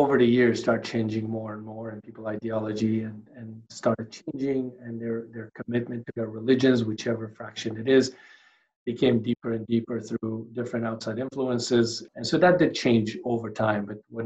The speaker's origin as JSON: {"language": "English", "town": "Damascus", "region": "Damascus Governorate", "country": "Syria", "tie": "born or raised there", "said": "So growing up in Damascus, Syria, we went to a public school"}